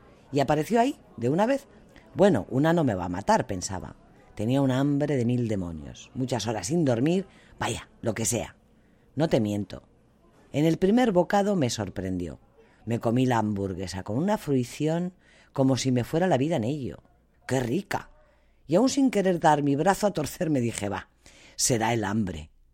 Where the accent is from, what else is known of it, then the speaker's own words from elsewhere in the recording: Madrid, Community of Madrid, Spain; moved away; soy de Madrid. Y por supuesto que como española